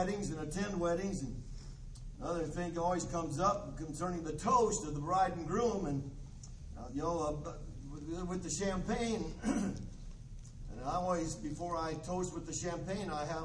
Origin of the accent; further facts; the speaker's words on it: Muskegon, Michigan, United States; born there; But I was born in Muskegon, Michigan, and right on the lake.